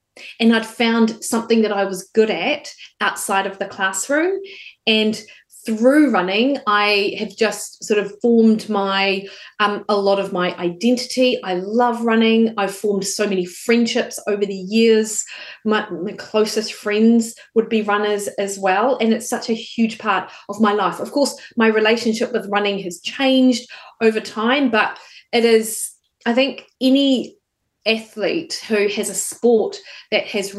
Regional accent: New Zealand; I'd played a bit of netball because, of course, I'm a Kiwi, so that's what you did as a girl.

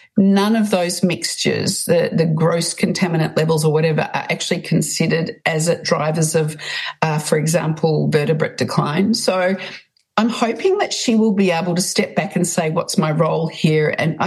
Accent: Australia; Sorry, I'm an Australian, everybody.

